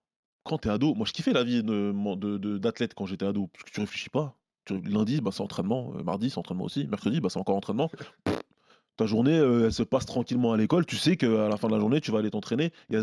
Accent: Senegal; Et je suis sénégalais, n'oublions pas.

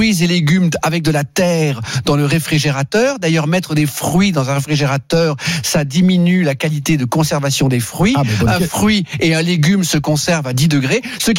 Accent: Lugano, Ticino, Switzerland; Horlogerie suisse, et je suis d'ailleurs de Lugano, le Carno, le Tessin suisse.

